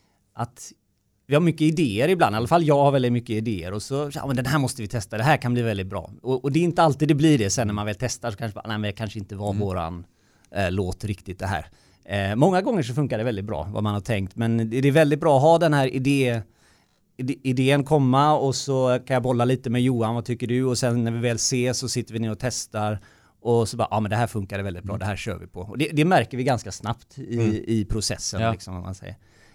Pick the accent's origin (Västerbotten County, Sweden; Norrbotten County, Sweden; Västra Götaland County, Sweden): Västra Götaland County, Sweden; mindre ställen på Körn i Bohuslän där vi kommer ifrån